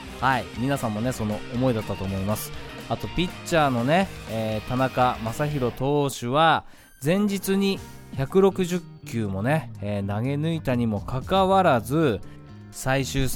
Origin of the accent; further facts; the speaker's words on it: Iwate, Japan; 僕もね岩手出身ですので、